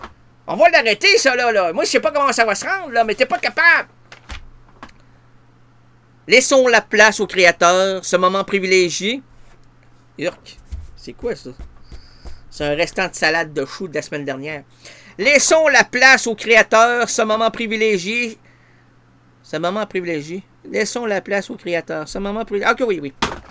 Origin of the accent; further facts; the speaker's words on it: Quebec, Canada; on vient de partouze aussi, on vient de Québec